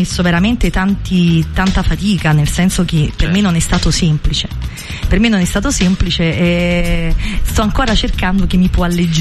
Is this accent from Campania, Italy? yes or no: yes; Castellammare di Stabia, Campania, Italy; also born or lived in Netherlands / Rome; now in Naples, Italy; io non ho mai lasciato questa città. Io sono di Castellammare di Stabia, però mi sento stabiese di nascita e napoletana d'adozione, e non sono mai riuscita a lasciare questa città